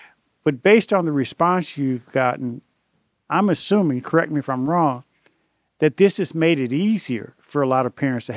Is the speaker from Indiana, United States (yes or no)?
yes; Indianapolis, Indiana, United States; I grew up in Indianapolis.